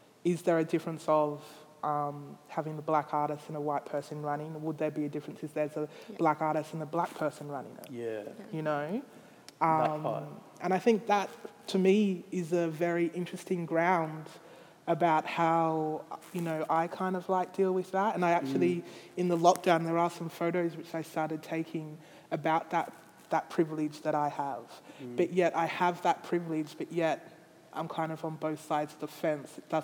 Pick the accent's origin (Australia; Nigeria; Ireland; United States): Australia; also born or lived in Haiti; because I'm adopted from Haiti, so Haiti's like a very poor place. But yet I'm adopted from Haiti in Australia